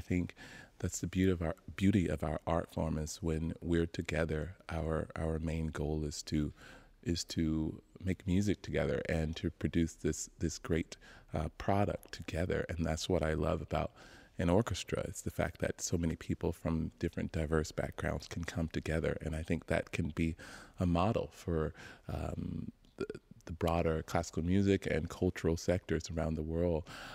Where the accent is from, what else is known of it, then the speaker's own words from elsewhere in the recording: the South, United States; And I'm from the South, and this piece really evokes the everyday life of a child in the South